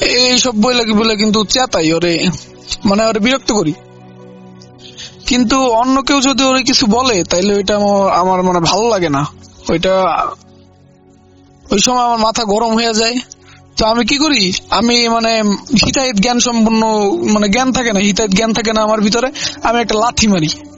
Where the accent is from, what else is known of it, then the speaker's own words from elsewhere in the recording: Bharaghata, Khulna Division, Bangladesh; আমাদের বাড়ি হলো ভরাঘাটা, তো আমি ভরাঘাটা থেকে মোড়লগঞ্জ বাজারের এখানে আসলে আপনি ভরাঘাটা বললে যে কেউ নিয়ে যাবে